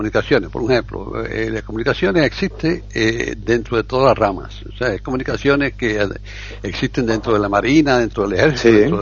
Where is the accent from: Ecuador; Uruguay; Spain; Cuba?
Cuba; accent: Cuban; gracias a eso pude, con mi acento cubano, que sé qué, pude hacerlo